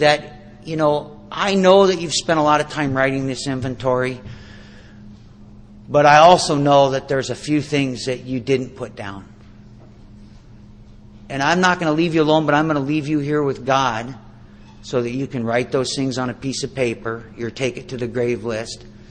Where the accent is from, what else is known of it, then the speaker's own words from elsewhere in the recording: Seattle, Washington, United States; I was raised in Seattle. I'll tell you a little bit about my story. I was raised in Seattle. I was raised in an alcoholic home.